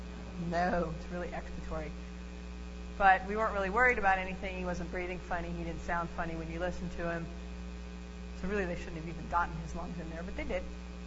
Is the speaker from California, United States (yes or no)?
no; Pennsylvania, United States; I remember I came from Pennsylvania when I moved out here